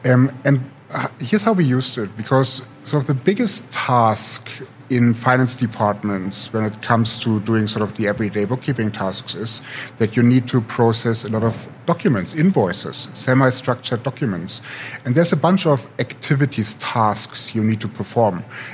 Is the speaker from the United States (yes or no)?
no; Potsdam, Brandenburg, Germany; also born or lived in Berlin; I'm actually here from Berlin, born and raised in Potsdam, actually.